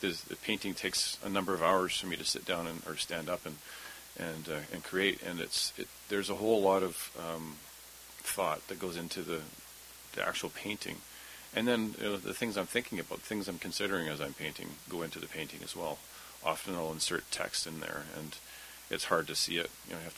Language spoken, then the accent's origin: English; Powell River, British Columbia, Canada; now in Vancouver, Canada; I grew up the coast in a town called Pell River.